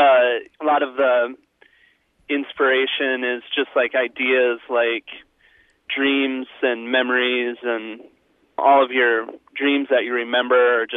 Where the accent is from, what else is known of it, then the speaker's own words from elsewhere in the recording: Minnesota, United States; Well, Mountains of Snow is kind of, you know, obviously growing up in Minnesota